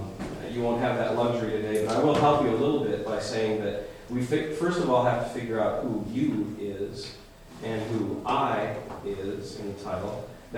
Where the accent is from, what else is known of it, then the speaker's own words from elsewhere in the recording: Spokane, Washington, United States; moved away as an adult; now in Seattle, United States; I grew up in Spokane, moved to Seattle 23 years ago for college, flunked out within 2 semesters